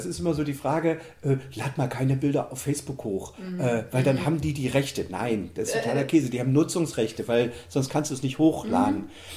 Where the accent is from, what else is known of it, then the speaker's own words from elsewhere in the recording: East Germany, Germany; Ich bin ja in der DDR groß geworden. Da gab es die Polytechnische Oberschule, auf die bin ich gegangen, 10 Jahre.